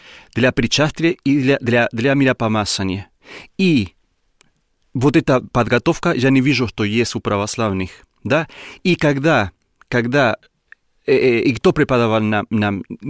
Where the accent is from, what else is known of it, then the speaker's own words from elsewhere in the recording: Argentina; born there; Russian is a second language; я родился в Аргентине, в деревне. И я родился в семье, которые все были крещены